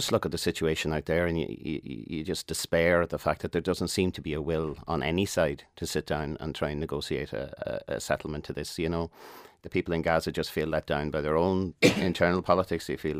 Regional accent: Ballyshannon, County Donegal, Ireland; born there; and I was born in Ballyshannon, just literally the other.

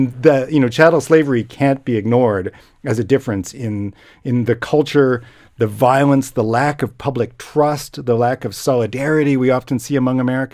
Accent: Toronto, Ontario, Canada; Growing up in Toronto, all my friends were ex-something Canadians, right? I would be Irish, Scottish Canadian, I guess

